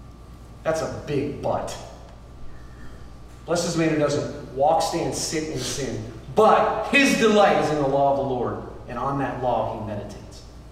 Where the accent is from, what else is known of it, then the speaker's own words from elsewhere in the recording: Pennsylvania, United States; And so I grew up 40 minutes from Pittsburgh.